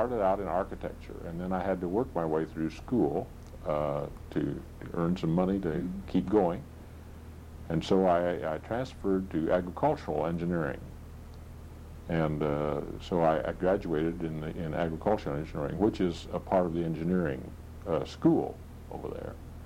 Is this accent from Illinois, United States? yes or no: yes; Weldon, Illinois, United States; I grew up in Weldon on a farm to start with.